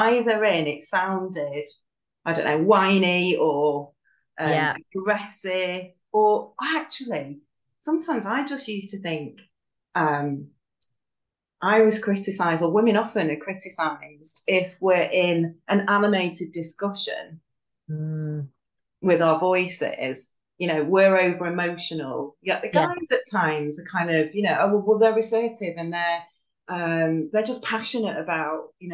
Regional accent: Manchester, North West England, United Kingdom; I'm from Manchester in the UK.

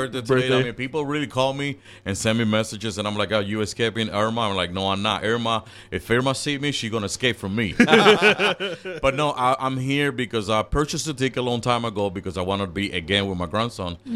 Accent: Ponce, Puerto Rico; now in Chicago, United States; En el 1979, I came from Ponce, Puerto Rico.

